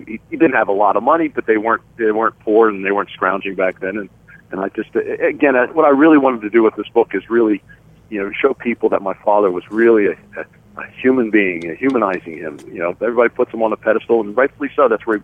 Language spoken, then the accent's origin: English; Baltimore, Maryland, United States; And we grew up with Raymond in Baltimore